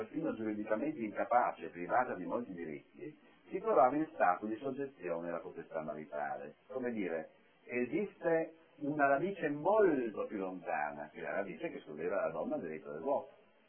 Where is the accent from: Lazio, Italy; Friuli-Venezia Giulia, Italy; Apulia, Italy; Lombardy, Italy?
Friuli-Venezia Giulia, Italy; Trieste; io vengo da Trieste dove c'è una famosa spiaggia di nudisti, quasi inaccessibile